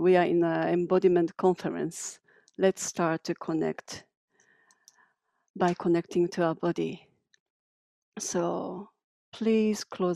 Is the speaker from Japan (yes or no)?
yes; Japan; as Antonia beautifully presented. I'm from Japan